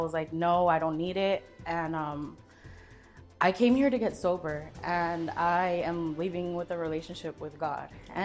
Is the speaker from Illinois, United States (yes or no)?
no; Moreno Valley, California, United States; I grew up in Moreno Valley, California. I'm 28 years old.